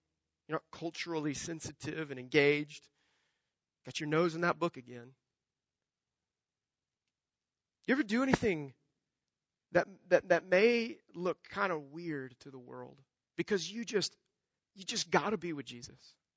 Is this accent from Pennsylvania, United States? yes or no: no; Kansas, United States; I grew up in Kansas, and you don't schedule things around harvest time.